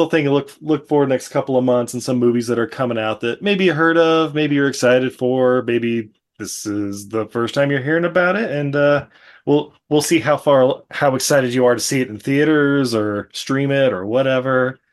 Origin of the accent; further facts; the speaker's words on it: Utah, United States; I grew up in Utah, Brent.